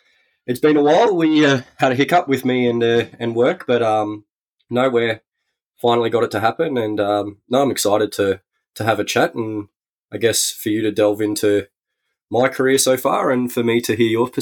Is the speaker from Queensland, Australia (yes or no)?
yes; Stanthorpe, Queensland, Australia; Yeah. I was born and raised in Stanthorpe, a country town in Queensland, and started playing football with my four brothers.